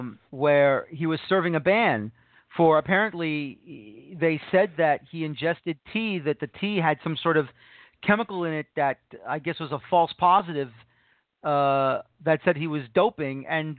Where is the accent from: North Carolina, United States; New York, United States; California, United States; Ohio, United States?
New York, United States; New York City; After all the years I'm from New York City and all the years